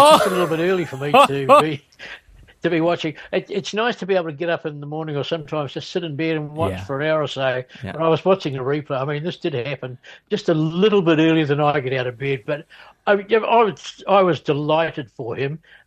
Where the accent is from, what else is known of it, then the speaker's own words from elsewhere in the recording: Wellington, New Zealand; here were the National Athletic Championships in Wellington, my hometown, not far away